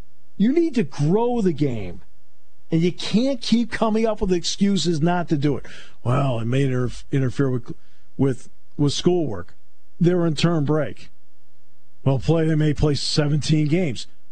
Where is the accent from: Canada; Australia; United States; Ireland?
United States; New England; My brother and I grew up in New England, and so we didn't get TV quarterbacks in New England.